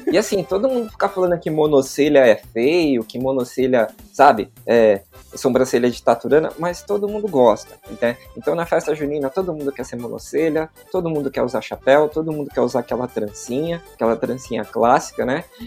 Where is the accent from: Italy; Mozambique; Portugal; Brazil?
Brazil; E óbvio, como brasileiro, né, você sabe, né, a gente é um povo diferenciado.